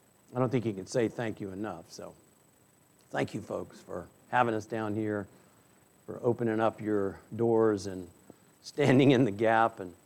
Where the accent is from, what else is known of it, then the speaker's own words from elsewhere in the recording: South Carolina, United States; Listen, there's nothing finer for a Southern boy to come to Alabama. For you see, I'm from South Carolina, and we were the first to secede.